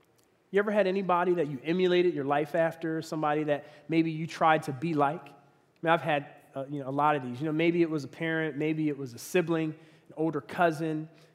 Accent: Philadelphia, Pennsylvania, United States; He lived in Pittsburgh, most of my growing up in Philly.

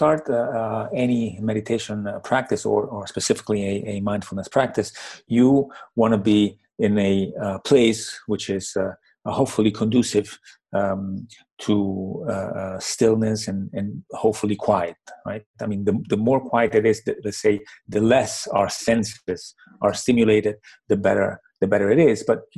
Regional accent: Italy; English is a second language; I am from Italy

